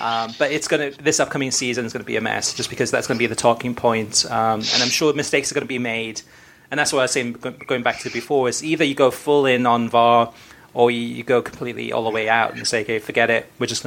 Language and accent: English; Canada; Furthermore, as a Canadian soccer fan, I can't help but think this new format will only harm teams like Canada, Haiti, and Jamaica.